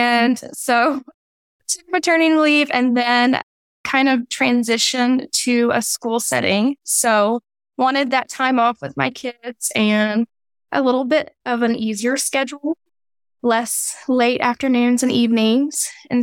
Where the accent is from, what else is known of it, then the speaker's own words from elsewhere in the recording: Louisiana, United States; now in Waco, United States; So I joke that he's made me a Texan, even though I'm from Louisiana. I'll always claim it, but he has made me a Texan. So we moved to Waco